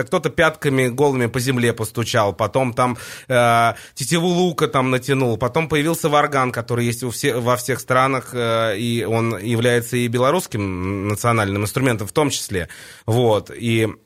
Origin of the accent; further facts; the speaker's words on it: Saint Petersburg, Russia; born there; в результате я родился в Петербурге, но корни у меня как раз белорусские